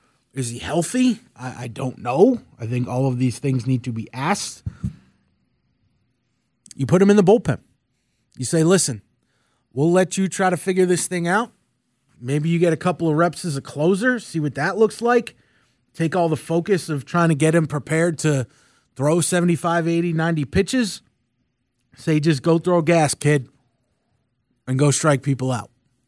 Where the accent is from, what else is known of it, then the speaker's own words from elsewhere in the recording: New York, United States; growing up in New York, I heard my fair share of games.